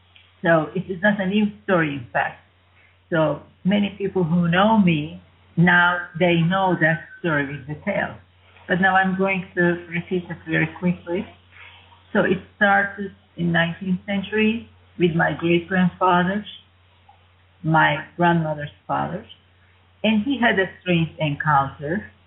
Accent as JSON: {"language": "English", "country": "Turkey", "said": "as you know, I'm from Turkey, and our country has a very, very ancient tradition, ancient history."}